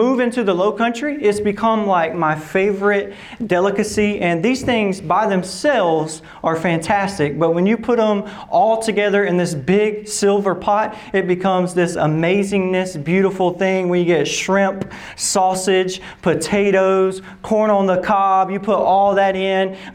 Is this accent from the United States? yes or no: yes; the South, United States; And growing up in the South, I grew up in the South.